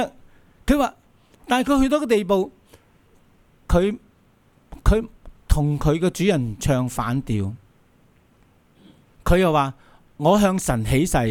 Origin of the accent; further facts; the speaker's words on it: Hong Kong; 用我哋香港人嘅俗语就系咁嘥，